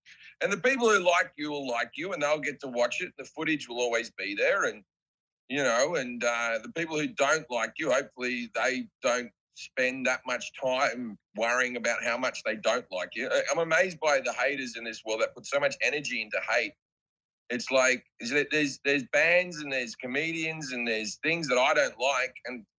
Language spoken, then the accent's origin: English; Australia; no, it's just, I'm just Australian.